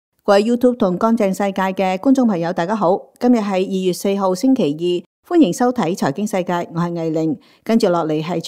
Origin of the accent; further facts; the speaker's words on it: United States; 要用我们美国人纳税的钱